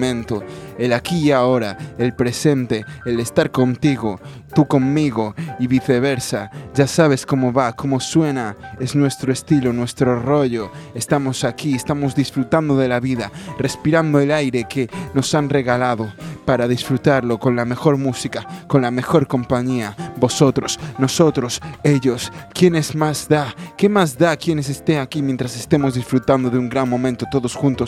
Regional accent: Brooklyn, New York, United States; No soy de la zona del Bronx, tío, yo soy de Brooklyn.

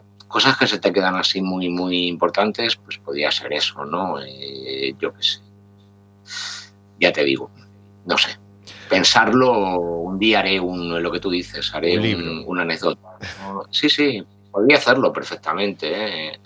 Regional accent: Madrid, Community of Madrid, Spain; Y yo soy de Madrid, evidentemente

